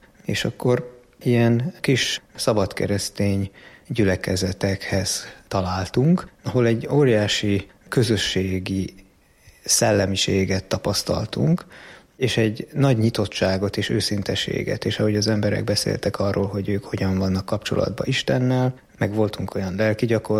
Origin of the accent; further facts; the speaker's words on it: Budapest, Hungary; vagyok, Budapesten lakom, itt is születtem.